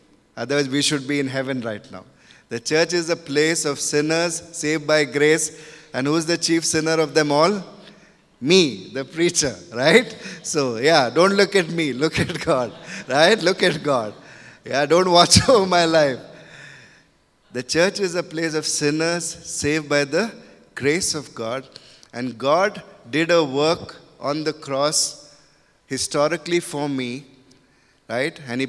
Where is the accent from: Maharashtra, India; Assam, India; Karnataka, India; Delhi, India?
Maharashtra, India; Mumbai; born there; I was born in Bombay city. That time it was called Bombay.